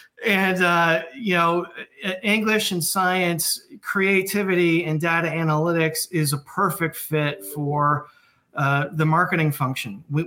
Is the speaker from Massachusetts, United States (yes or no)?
no; Connecticut, United States; I grew up in Connecticut in the Reagan 80s